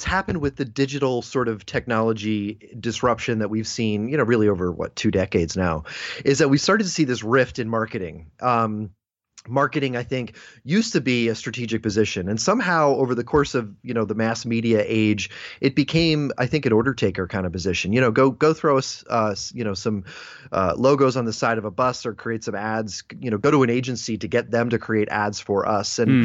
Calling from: Philadelphia, Pennsylvania, United States; I'm coming from Philadelphia, Pennsylvania, here in the U.S. of A.

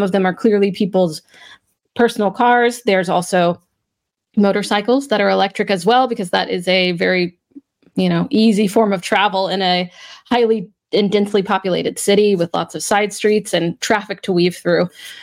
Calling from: France; I'm calling in from France, which is pretty fun

